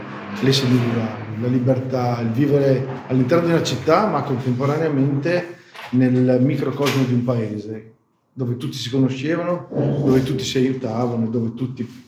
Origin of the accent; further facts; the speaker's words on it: Bolzano, Trentino-Alto Adige, Italy; born there; Io sono nato a Bolzano, sì. I miei genitori no, invece. Però sono venuti su molto piccoli.